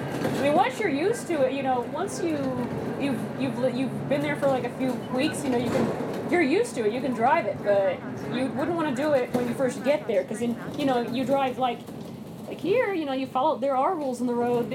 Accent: Saudi Arabia; also born or lived in United States; Born here, in the United States, raised in Arabia.

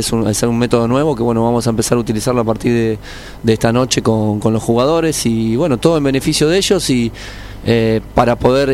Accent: Argentina; como todo argentino que va a cualquier competencia

